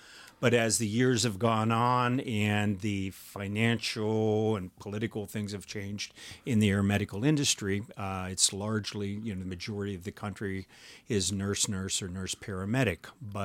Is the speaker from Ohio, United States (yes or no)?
yes; Steubenville, Ohio, United States; So 1 week covering the ER where I grew up in Steubenville, Ohio, it was that model in our hospital.